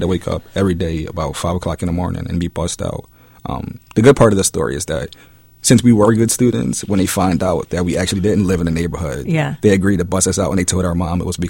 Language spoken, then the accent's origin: English; Philadelphia, Pennsylvania, United States; So although I grew up in North Philadelphia, born and raised, I attended school in the Roxborough section of the city at Shelby Elementary.